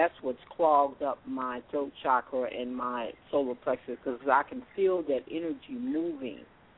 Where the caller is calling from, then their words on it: Colorado, United States; I'm calling from Colorado.